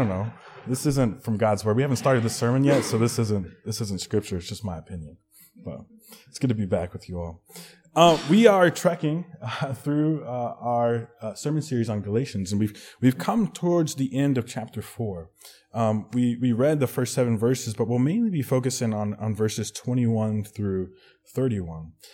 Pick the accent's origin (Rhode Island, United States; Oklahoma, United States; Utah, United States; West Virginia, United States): Oklahoma, United States; I'm from Oklahoma, so my first winter here, it dipped into the single digits